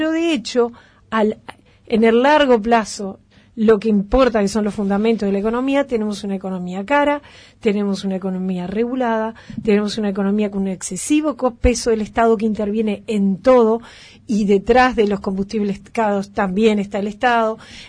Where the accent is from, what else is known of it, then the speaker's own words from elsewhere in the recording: Uruguay; Bueno, yo soy de Uruguay.